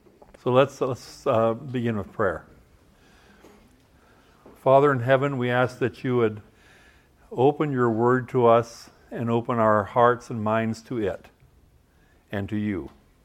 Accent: Midwest, United States; The church where I grew up in the Midwest, the family-oriented church in a rural community

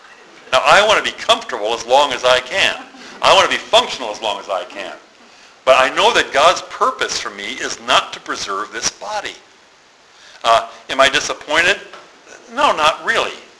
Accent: United States; I mean, I'm an American.

